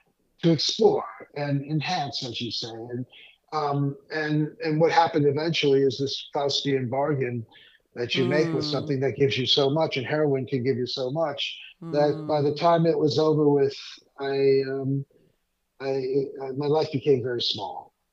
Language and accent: English; Detroit, Michigan, United States; I am born and raised in Detroit.